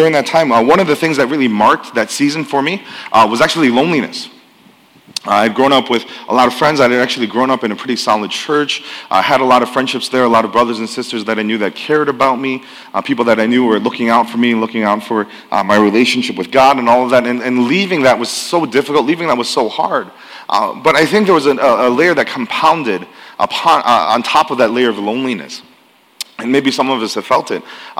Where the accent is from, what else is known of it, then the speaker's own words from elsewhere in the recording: Illinois, United States; also born or lived in Virginia; But I grew up in the Chicago suburbs, but actually my family ended up moving around quite a bit for my father's job.